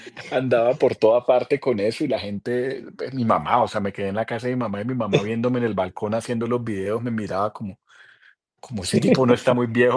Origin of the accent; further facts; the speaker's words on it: Barranquilla, Atlántico, Colombia; also born or lived in Cali; yo soy de Cali, crecí en Barranquilla, que son dos de las ciudades más salseras de Colombia